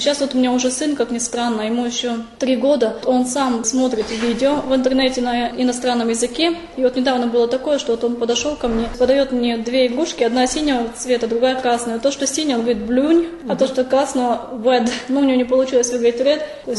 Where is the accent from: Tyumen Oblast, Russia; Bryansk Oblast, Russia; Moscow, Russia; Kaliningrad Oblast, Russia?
Tyumen Oblast, Russia; Bolshoye; Я родилась в Тюменской области. Я сама местная, Сладковского района, деревня Большое. Я здесь родилась, я здесь выросла, я здесь выучилась. Поэтому я здесь и осталась. Никуда я отсюда не денусь. Работаю в Тюменской области.